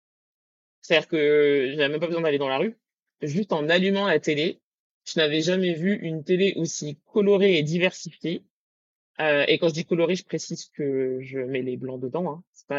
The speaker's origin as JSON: {"language": "French", "region": "Île-de-France", "country": "France", "tie": "born or raised there", "said": "si je prends la région parisienne, parce que moi, c'est là où j'ai grandi et c'est ce que je connais"}